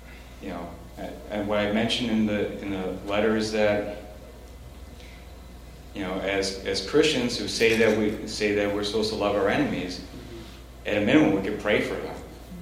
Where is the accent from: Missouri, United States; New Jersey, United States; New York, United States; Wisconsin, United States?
Wisconsin, United States; Milwaukee; I'm from Milwaukee.